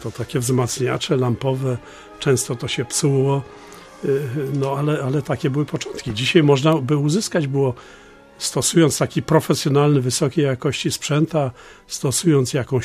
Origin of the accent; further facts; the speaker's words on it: Pomeranian Voivodeship, Poland; On wiedział, że ja jestem stąd